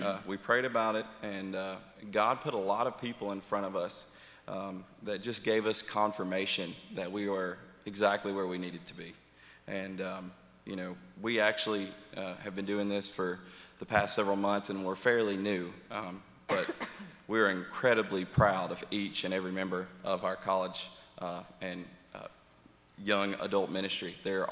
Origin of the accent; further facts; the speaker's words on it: Rome, Georgia, United States; also born or lived in Carrollton; And I grew up in Rome and moved to Carrollton, where I graduated from the University of West Georgia.